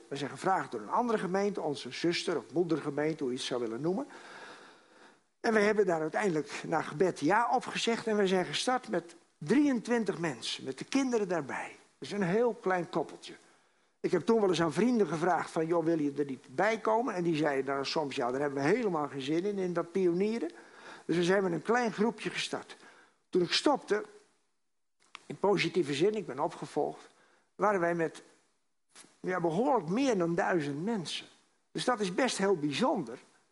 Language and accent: Dutch; Bible Belt, Netherlands; Wij komen uit de Bijbelbelt